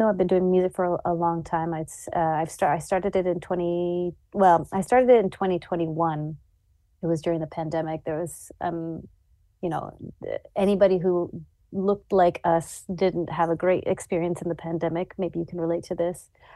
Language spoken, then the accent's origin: English; Botswana; now in Canada; But I grew up in Botswana, and coming to Canada, it's a big shift